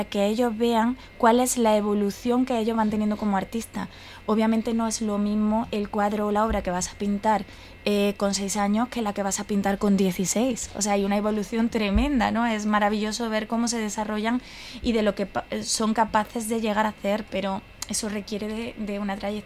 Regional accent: Córdoba, Andalusia, Spain; y aludo a Córdoba porque soy cordobesa

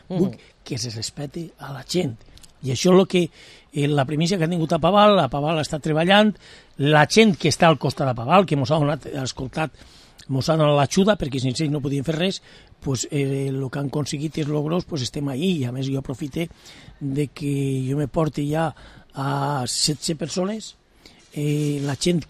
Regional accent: Llíria, Valencian Community, Spain; Jo no puc fugir dels meus raels, que és de... Soc de Llíria. De València, soc de Llíria.

